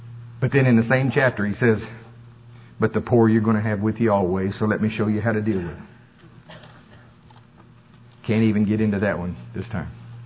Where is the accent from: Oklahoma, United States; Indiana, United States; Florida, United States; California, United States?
Oklahoma, United States; I grew up pouring concrete in Oklahoma.